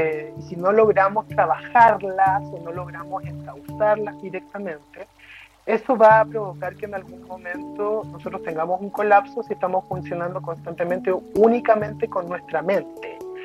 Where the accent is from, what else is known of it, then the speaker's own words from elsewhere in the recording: Chile; also born or lived in Mexico; en México hice otras, pero esto ya en Chile es otra cosa, en mi país